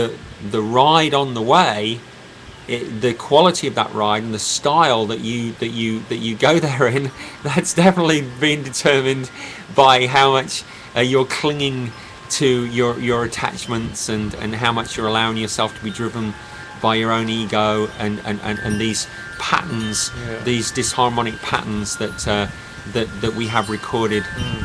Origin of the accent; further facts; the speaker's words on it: England, United Kingdom; We're English. We were born and raised in England.